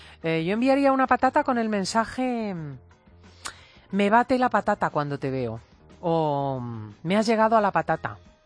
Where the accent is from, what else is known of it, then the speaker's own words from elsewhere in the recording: Spain; lo que somos los españoles